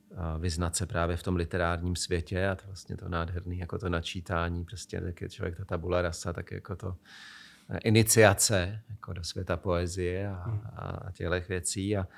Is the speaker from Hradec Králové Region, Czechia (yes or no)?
yes; Hradec Králové, Hradec Králové Region, Czechia; narodil jsem se, vyrůstal jsem v Hradci Králové